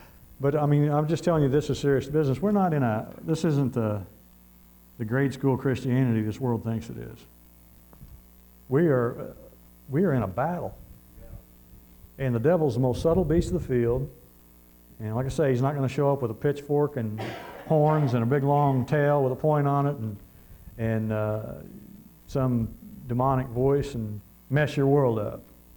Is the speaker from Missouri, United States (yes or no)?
yes; Missouri, United States; And look, I'm from Missouri. I lean south. All right? I'm from the Show Me State